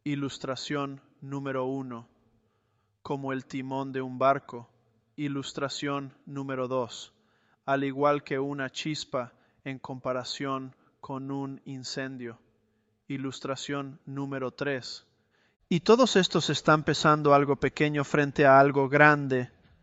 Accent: California, United States; Yo soy de California y cuando crecí vimos innumerables incendios forestales.

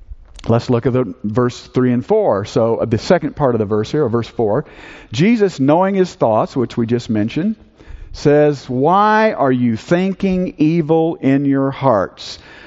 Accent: Texas, United States; And, you know, I love being a Texan. There are just some things about being a Texan that just make it better than anything else. We have all these wonderful sayings in Texas.

